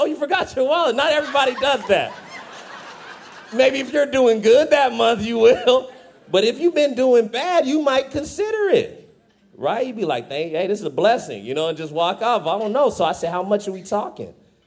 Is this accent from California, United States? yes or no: yes; Fresno, California, United States; Like, I'm from Fresno.